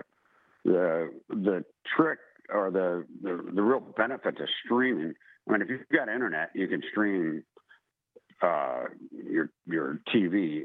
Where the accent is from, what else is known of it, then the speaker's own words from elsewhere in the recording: Wisconsin, United States; also born or lived in Madison; I mean, I was born in Madison and grew up in Northern Wisconsin, but I had